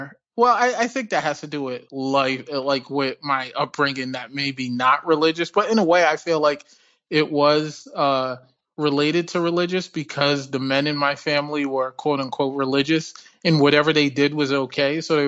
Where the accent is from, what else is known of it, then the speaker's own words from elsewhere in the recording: Providence, Rhode Island, United States; also born or lived in New York; I was born in New York, but I grew up in Rhode Island, Providence, Rhode Island. But yeah, so I grew up around West Indians